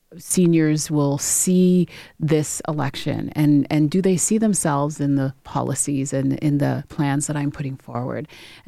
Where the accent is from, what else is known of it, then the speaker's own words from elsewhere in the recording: Scarborough, Ontario, Canada; I'm from Scarborough. I'm from that outside.